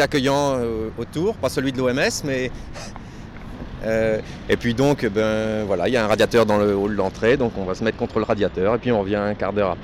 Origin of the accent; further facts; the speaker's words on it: France; now in Switzerland; Non, je suis originaire de France